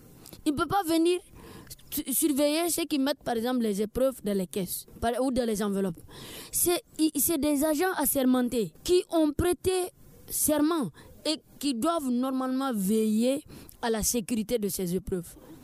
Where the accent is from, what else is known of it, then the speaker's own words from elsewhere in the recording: Niger; chez nous, au Niger